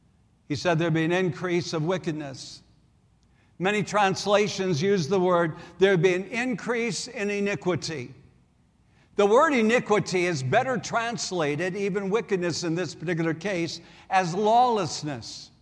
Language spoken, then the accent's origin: English; South Dakota, United States; Now, I grew up in South Dakota.